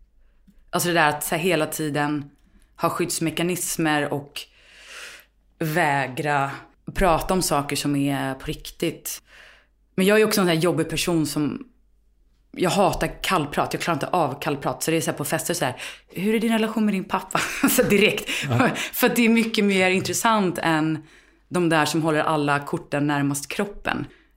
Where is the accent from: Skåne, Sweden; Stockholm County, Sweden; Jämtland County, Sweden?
Stockholm County, Sweden; Stockholm; jag är uppvuxen i Vasastan på gränsen till Östermalm. Jag tror till och med att det är Östermalm, det är så här precis på gränsen.